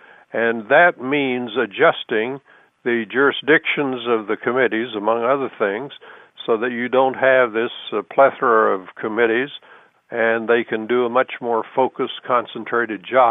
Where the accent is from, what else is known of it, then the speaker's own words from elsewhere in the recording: Indiana, United States; I'm from Indiana